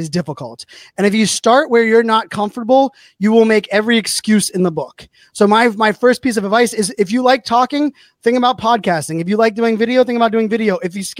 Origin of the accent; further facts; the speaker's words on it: Pittsburgh, Pennsylvania, United States; my growing up in Pittsburgh.